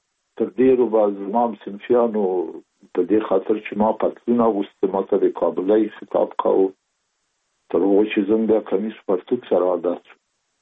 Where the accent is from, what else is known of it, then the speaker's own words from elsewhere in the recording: Kabul, Afghanistan; زه زېږېدلی په کابل کې یم. د کابل په چارګي کې ګزارګاه پله ته ورڅېرمه، یو کلی د شکلا خان کلا، هلته زه زېږېدلی یم.